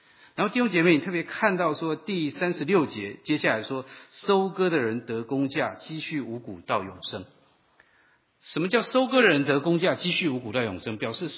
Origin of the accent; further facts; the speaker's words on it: northern Taiwan, Taiwan; 我记得我小时候我们家的附近那时候还很多的稻田，那在台湾的我在台湾长大，然后稻子一年可以收2次